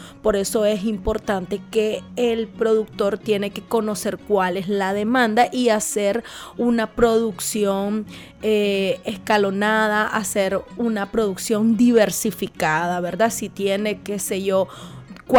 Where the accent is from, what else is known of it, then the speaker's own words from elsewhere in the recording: Matagalpa, Nicaragua; soy del departamento de Jinotega, soy del departamento de Matagalpa.